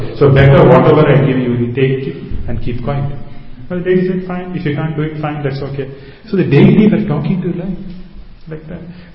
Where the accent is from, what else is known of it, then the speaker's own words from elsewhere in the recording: India; Now, I'm basically from India, and some of these guys are also from India